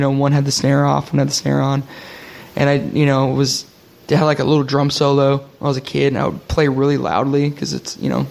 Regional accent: Connecticut, United States; born or raised there

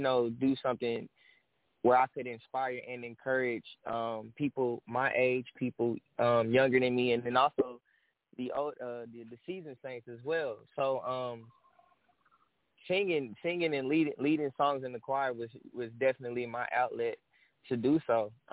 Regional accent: Dallas, Texas, United States; All right, so I'm … I'm from Dallas, Texas.

